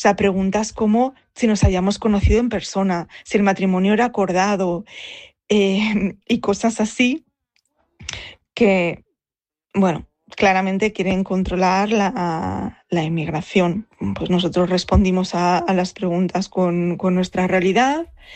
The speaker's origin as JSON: {"language": "Spanish", "country": "Spain", "said": "soy española"}